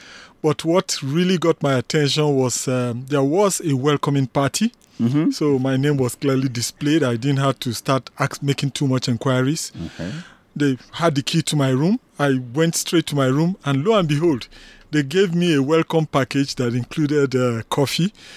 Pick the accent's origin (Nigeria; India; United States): Nigeria; mm-hmm. and I'm from Nigeria, like you rightly mentioned.